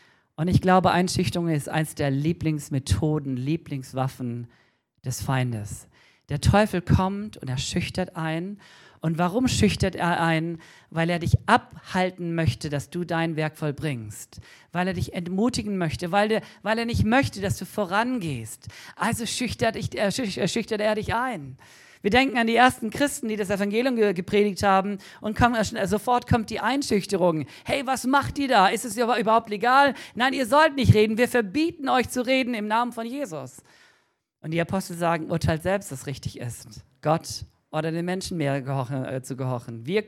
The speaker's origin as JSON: {"language": "German", "country": "Germany", "said": "Und mir ist aufgefallen, dass wir sind Deutsche, die allermeisten von uns."}